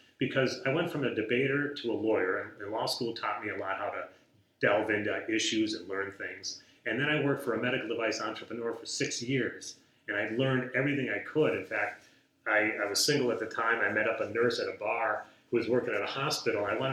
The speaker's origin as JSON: {"language": "English", "town": "St. Anthony", "region": "Minnesota", "country": "United States", "tie": "born or raised there", "said": "I grew up in St. Anthony Village, went to the University of Minnesota. I'm a lifetime Minnesota resident. Everyone who's known me, and us Minnesotans, we never move away."}